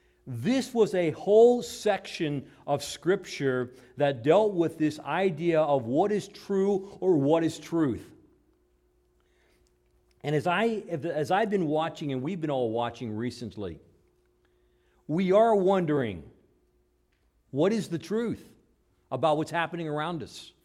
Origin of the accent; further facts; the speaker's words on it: Hanover, Pennsylvania, United States; I was in my hometown of Hanover, Pennsylvania, and we went to the Doubleday Publishing Company there